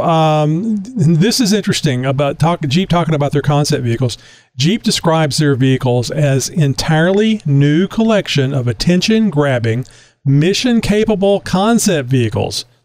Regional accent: Texas, United States; because I'm a Texan. I've always lived in Texas.

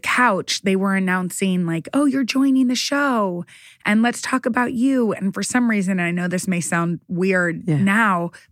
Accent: Midland, Texas, United States; We grew up in Midland, Texas, moved to Dallas.

